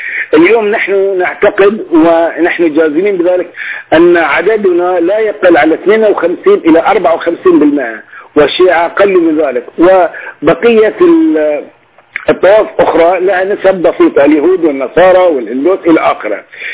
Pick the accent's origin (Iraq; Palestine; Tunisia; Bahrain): Bahrain; هؤلاء ممكن أن يغطوا العجز الموجود عندنا بالبحرين.